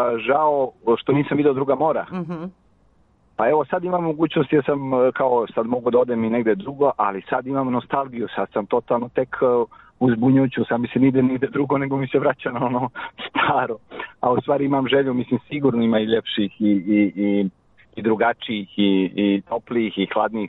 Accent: Budva, Montenegro; moved away as an adult; now in Belgrade, Serbia; Iz Budve.

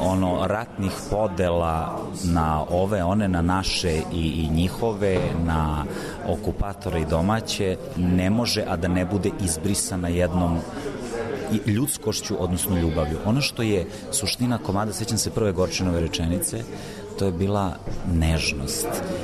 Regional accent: Kragujevac, Šumadija and Western Serbia, Serbia; Ja sam čovjek iz Šumadije, inače ja sam Kragujevčanin

